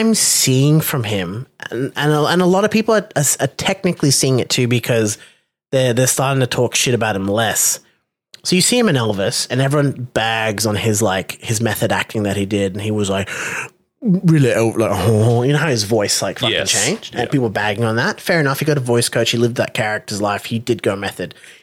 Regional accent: Thailand; I'm from Thailand.

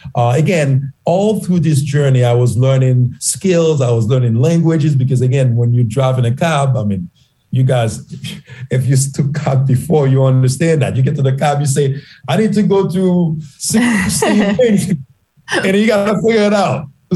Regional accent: Haiti; moved away as an adult; my patriotism about this country is based on the fact that I was Haitian, based on the fact that I grew up 20 years in Haiti and realized the possibility of this thing.

